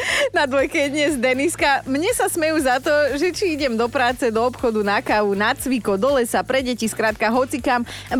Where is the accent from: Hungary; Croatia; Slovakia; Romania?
Slovakia; Poprad, Prešov Region; now in Senec, Slovakia; 25 rokov bývam v Senci, ale pochádzam z Poprádu. V Senci som východniarka a keď prídem do Popradu, som Maďarka zo Západu, prosím pekne.